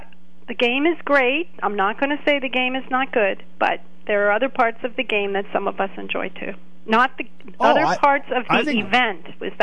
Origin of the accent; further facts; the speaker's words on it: State College, Pennsylvania, United States; Well, when I grew up in State College